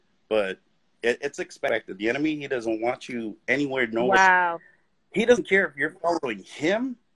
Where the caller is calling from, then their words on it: Phoenix, Arizona, United States; From Phoenix.